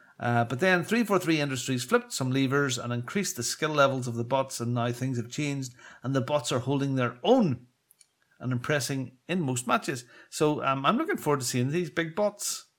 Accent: Northern Ireland, United Kingdom; I mean, frick me, I'm from Northern Ireland. God almighty. I mean, Catholics, Protestants kicking each other like mad. There was no coloured people here because of the troubles.

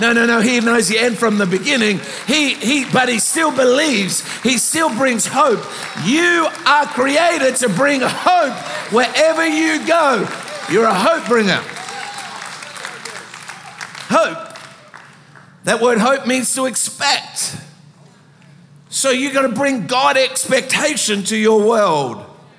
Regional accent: Adelaide, South Australia, Australia; I was brought up in Adelaide.

